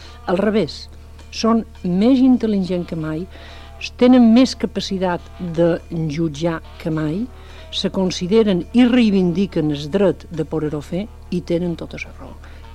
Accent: Balearic Islands, Spain; som mallorquina i de vegades intento evitar ses

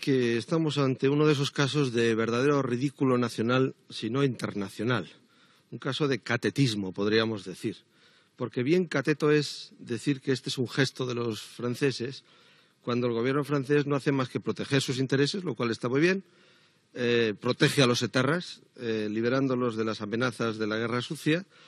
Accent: Spain; sentir cierta vergüenza como español de que ocurran estas cosas

